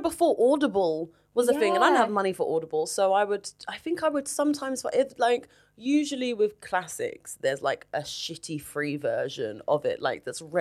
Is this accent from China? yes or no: no; London, United Kingdom; because I'm from London, so I've never really lived anywhere else apart from uni.